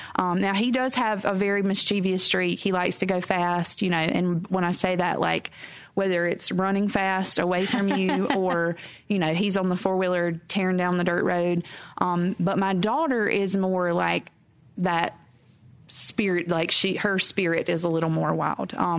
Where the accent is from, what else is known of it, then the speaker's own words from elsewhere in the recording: Mullins, South Carolina, United States; So I grew up in Mullins, which is just right across the river border mm-hmm. In Marion County.